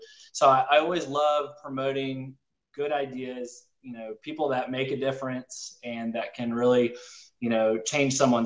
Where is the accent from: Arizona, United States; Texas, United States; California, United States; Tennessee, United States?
Texas, United States; Dallas; And I'm originally from Dallas, Texas. So shout out Dallas, Texas